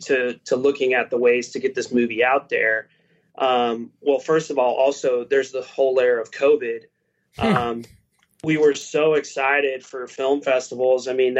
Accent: Missouri, United States; We would love to work with Brad, by the way, because we're all from Missouri.

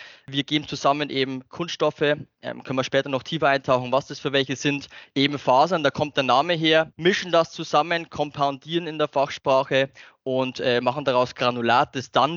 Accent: Bavaria, Germany; accent: Upper Palatinate dialect; also born or lived in Bayreuth; bin noch näher jetzt an den 30ern als an den 40ern immer noch, das vorweg, bin gebürtiger Oberpfälzer. Also wenn der Dialekt ab und zu durchrutscht, es sei mir verziehen. Bin dann der Oberpfalz 10 Jahre fremdgegangen, war dann in euren Gefilden in Franken unterwegs

